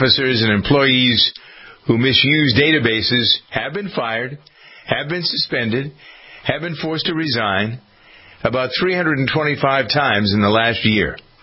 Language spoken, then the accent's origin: English; Framingham, Massachusetts, United States; I was downtown in my hometown of Framingham